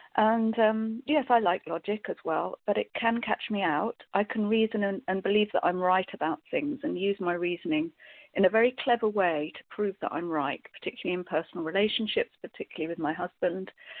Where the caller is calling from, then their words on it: Scotland, United Kingdom; I'm a recovered compulsive overeater in Scotland.